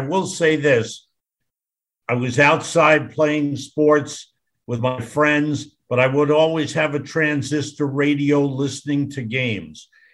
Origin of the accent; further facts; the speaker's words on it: New York, United States; And I grew up in New York and was a big Rangers fan and would go to games on Sunday nights.